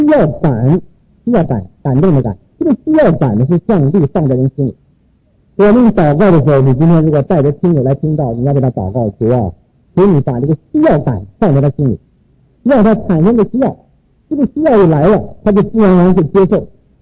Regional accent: China; 既然我身为一个中国人，有了中国的道统

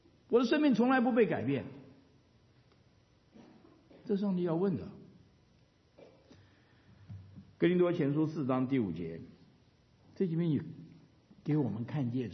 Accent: China; 我们中国人喜欢讲一句话叫做神不知鬼不觉啊。

